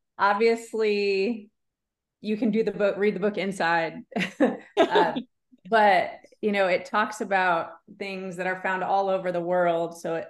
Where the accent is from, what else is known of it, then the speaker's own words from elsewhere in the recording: Iowa, United States; now in Springfield, United States; I am from Springfield, Missouri, originally from Iowa. I've lived in Missouri, though, a really long time, so I consider myself a Missourian now, I guess, too.